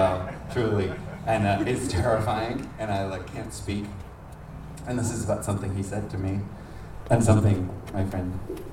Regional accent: Portland, Oregon, United States; This project is called … I'm from Portland, Oregon. I'm on a 3-week tour right now.

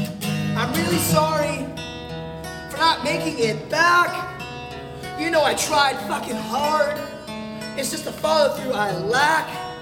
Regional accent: Toronto, Ontario, Canada; also born or lived in Fort Lauderdale; now in Tallahassee, United States; I'm originally from Toronto, Ontario, Canada, which is a little place in a different country. And it's really fun. I like it there. And I consider that place my home. Then I moved to Fort Lauderdale, Florida.

